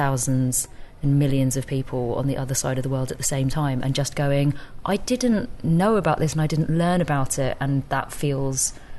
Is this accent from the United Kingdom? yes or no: yes; England, United Kingdom; I had this really strange experience of living as a British Chinese person who had grown up in England.